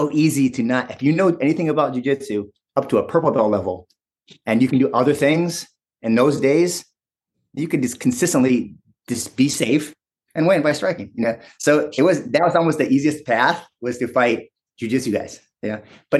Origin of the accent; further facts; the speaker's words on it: Hawaii, United States; I mean, come on, I grew up in Hawaii.